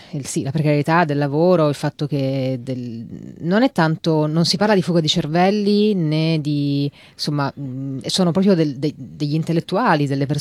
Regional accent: Turin, Piedmont, Italy; now in Rome, Italy; io sono solo nata lì, sono cresciuta però in Italia, a Torino, e ho fatto, insomma, tutte le scuole lì, e adesso vivo a Roma da 15 anni ormai

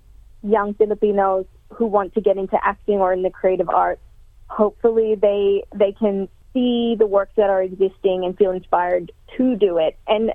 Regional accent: Australia; even though I'm Filipino and my character's Filipino, I grew up in Australia

